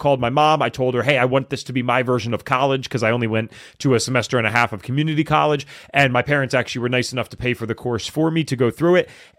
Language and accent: English; Pennsylvania, United States; I convinced my best friend to go out to California with me. I'm from Pennsylvania.